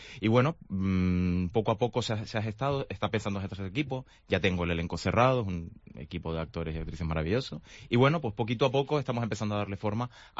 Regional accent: Santa Cruz de Tenerife, Canary Islands, Spain; yo soy tinerfeño de Santa Cruz

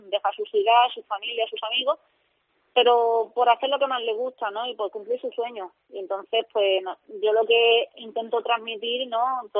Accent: Cádiz, Andalusia, Spain

